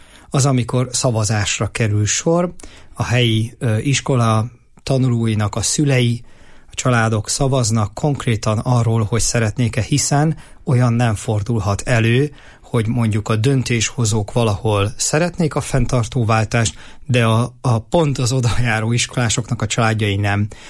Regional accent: Jászberény, Jász-Nagykun-Szolnok, Hungary; Tehát én is emlékszem Jászberényiként

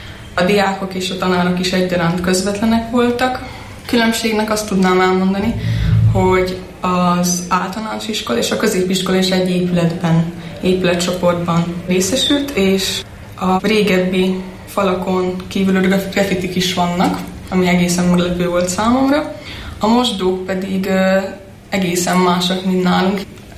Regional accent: Hungary; ezt ebből tanulhatnánk is, mint magyarok

